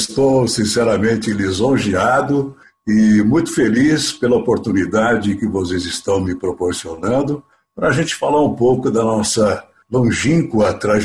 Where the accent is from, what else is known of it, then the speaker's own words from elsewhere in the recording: Duartina, São Paulo, Brazil; also born or lived in Jaú; eu apenas nasci em Jaú. E minha vida toda foi em Duartina, uma pequena cidade hoje com 12.500 habitantes, próxima a Bauru, 35 quilômetros de Bauru.